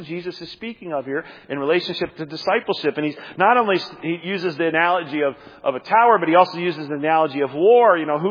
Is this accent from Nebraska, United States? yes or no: yes; Nebraska, United States; As a young person growing up in Nebraska, I remember my grandparents' neighbors deciding they were going to build a new house.